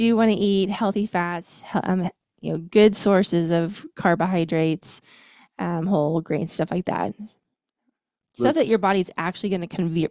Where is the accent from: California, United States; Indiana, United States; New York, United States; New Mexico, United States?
Indiana, United States; accent: Indiana; That's my Indiana accent coming out. Sorry, y'all.